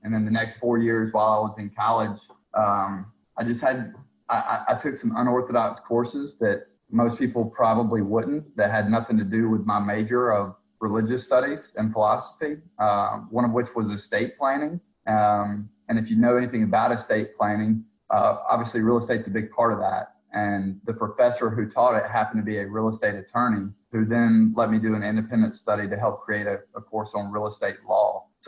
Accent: Georgia, United States; Yeah, I grew up in South Georgia and lived all over the country.

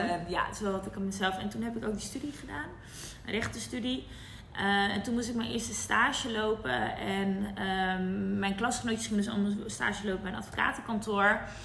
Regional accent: Amsterdam, North Holland, Netherlands; Ik kom dus uit Amsterdam.

